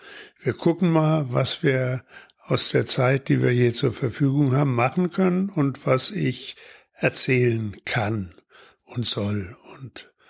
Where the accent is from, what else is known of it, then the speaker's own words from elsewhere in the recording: Frankfurt am Main, Hesse, Germany; born there; ich bin 1941 in Frankfurt am Main geboren, habe dann Abitur gemacht, ein bisschen studiert in Frankfurt